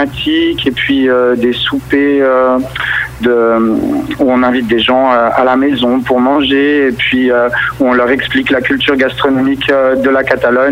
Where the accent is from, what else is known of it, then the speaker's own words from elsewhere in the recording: Geneva, Switzerland; also born or lived in Lausanne / Fribourg; now in Barcelona, Spain; Alors, moi, je suis originaire de Genève et j'ai vécu principalement sur Lausanne et puis sur Fribourg.